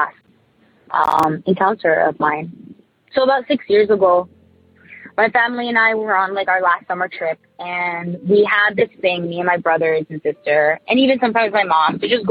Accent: New Jersey, United States; By the way, I'm from Jersey. I've been listening to you guys for about 2-3 weeks now.

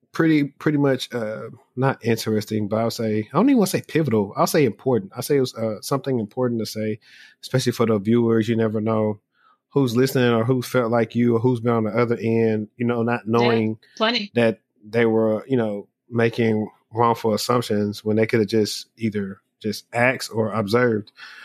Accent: Louisiana, United States; now in Dallas, United States; technically I'm still in the South. I'm in Dallas now, but I'm from Louisiana.

